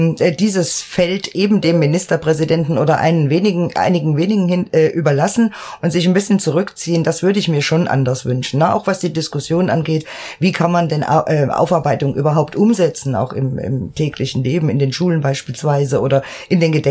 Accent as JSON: {"language": "German", "region": "Hesse", "country": "Germany", "tie": "born there", "said": "demzufolge bin ich nach dem Mauerbau in Hessen zur Welt gekommen."}